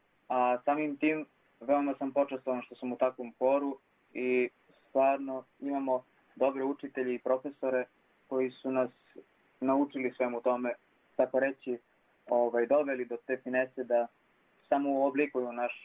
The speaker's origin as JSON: {"language": "Serbian", "town": "Lapje Selo", "country": "Kosovo", "said": "Ja sam 4. godina Prizrenske bogoslovije i dolazim iz Lapih sela, okolina Gračanice."}